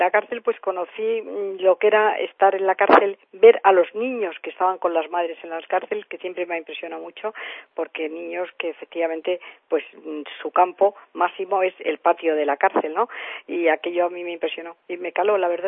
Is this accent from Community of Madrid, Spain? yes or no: yes; Madrid, Community of Madrid, Spain; born there; no nací en Fuenlabrada porque nací aquí en Madrid